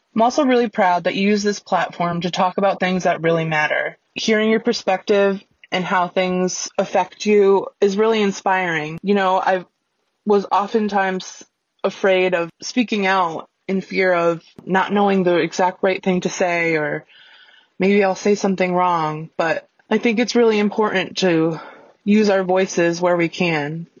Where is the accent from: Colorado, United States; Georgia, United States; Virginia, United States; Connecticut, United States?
Connecticut, United States; I'm from Connecticut.